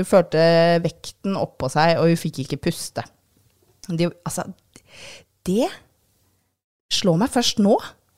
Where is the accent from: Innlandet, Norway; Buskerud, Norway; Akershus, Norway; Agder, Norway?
Buskerud, Norway; Drammen; er jo tross alt født og oppvokst i Drammen.